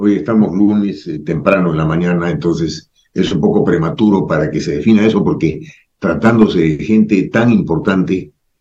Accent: Peru; Nosotros como peruanos ya no tenemos que ver en la conformación de la agenda ni en las fechas.

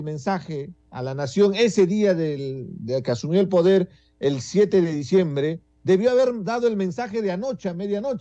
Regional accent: Andahuaylas, Apurímac, Peru; Porque en la sierra, en mi tierra, en Andahuaylas, dormimos temprano, porque salimos a trabajar a las 4 de la mañana.

